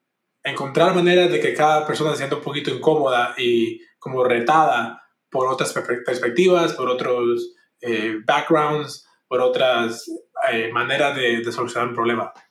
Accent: Cuba; born there; Pero en Cuba, yo nací en Cuba y en Cuba es diferente.

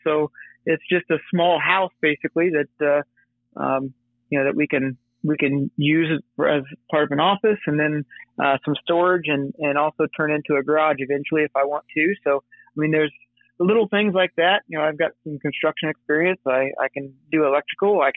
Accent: Ohio, United States; But I grew up in Southern Ohio and got my undergraduate at Ohio State and crop production management

